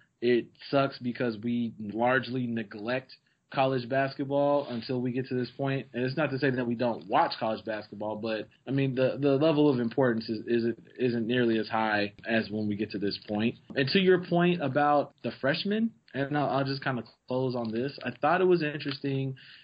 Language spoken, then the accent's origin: English; Oklahoma, United States; I'm from Oklahoma.